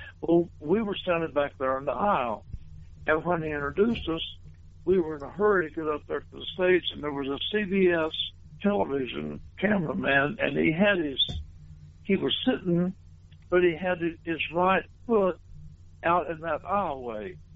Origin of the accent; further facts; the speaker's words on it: Kentucky, United States; And so here we are from Thousands, Kentucky, playing for the president.